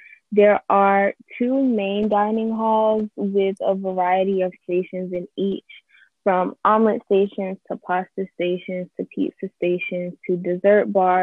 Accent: Durham, North Carolina, United States; So I am a fellow North Carolinian. I'm from Durham.

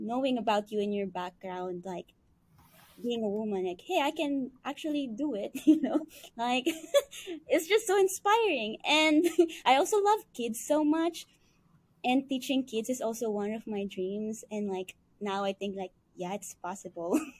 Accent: Philippines; English is a second language; now in United States; because I'm from the Philippines and I went here for like culinary internship.

